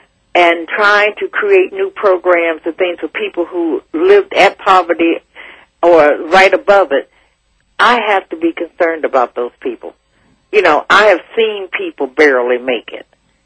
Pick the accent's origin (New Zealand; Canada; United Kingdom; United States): United States; East Coast; also born or lived in Los Angeles; Well, my family is basically, I grew up on the East Coast.